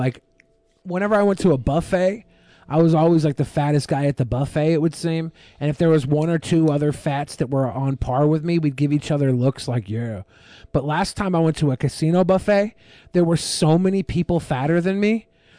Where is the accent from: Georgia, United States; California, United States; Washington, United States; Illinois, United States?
Washington, United States; Seattle; I'm going to go with emeralds because I'm from Seattle